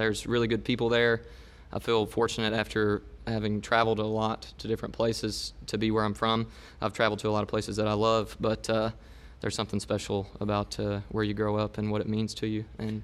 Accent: Kentucky, United States; I grew up in Muhlenberg County, Kentucky. Has anybody ever been there? A few folks? Okay. There you go. Yeah, Muhlenberg County in Western Kentucky.

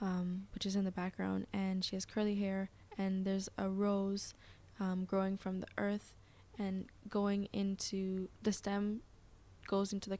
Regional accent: Jamaica; also born or lived in Curaçao; Oh, well, I'm Jamaican.

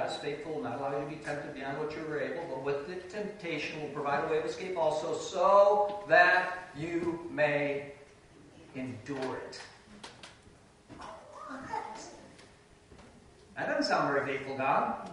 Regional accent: Midwest, United States; we're from the Midwest, and you come out here

